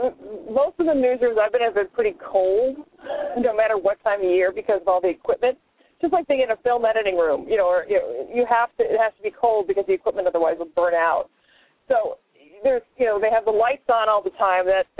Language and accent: English; Wayne, Illinois, United States; who actually is from my hometown of Wayne, Illinois, which I find interesting